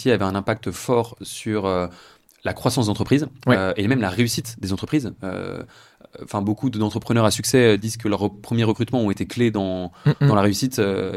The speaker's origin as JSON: {"language": "French", "town": "Paris", "region": "Île-de-France", "country": "France", "tie": "born or raised there", "said": "Je suis parisien. Et donc, né à Paris et je vis à Paris."}